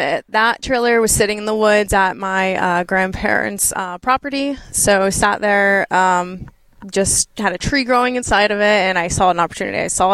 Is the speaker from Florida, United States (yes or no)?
yes; Florida, United States; now in Lebanon, United States; So I was born and raised in Florida.